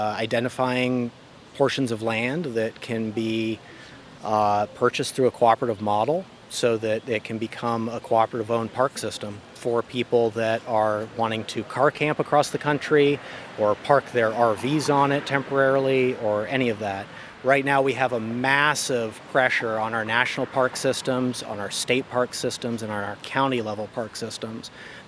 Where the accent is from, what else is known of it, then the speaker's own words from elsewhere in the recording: Canada; also born or lived in United States; I'm not from Iowa, but my family's from Iowa. I'm from everywhere and nowhere, born in the States, but grew up in Canada.